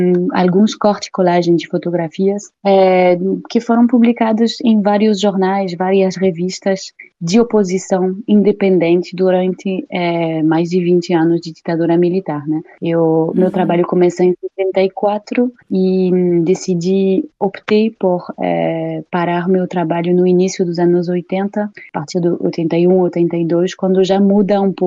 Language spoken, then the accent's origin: Portuguese; France; Portuguese is a second language; now in Brazil; A minha tese eu fiz sendo francesa e morando no Brasil.